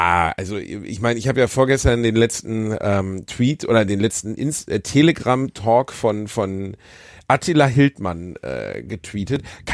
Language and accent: German; Gelsenkirchen, North Rhine-Westphalia, Germany; Ich komme aus Gelsenkirchen. So, bei uns heißt das Satanisten, genau.